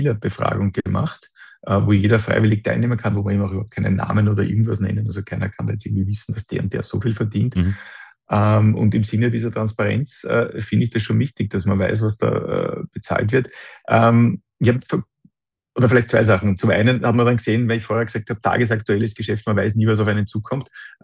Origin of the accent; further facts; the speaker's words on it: Vienna, Austria; Ich bin in Kaisermühl aufgewachsen.